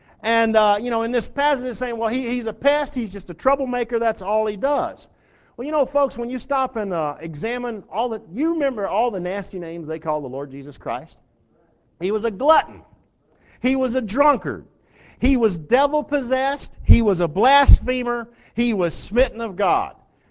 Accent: Texas, United States; I mean, I'm from Texas. They're all back there or are dead.

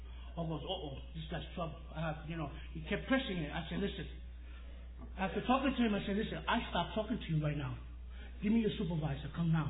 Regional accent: New York, United States

